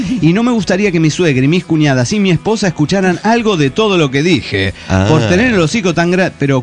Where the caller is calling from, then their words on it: Guadalajara, Jalisco, Mexico; de Guadalajara.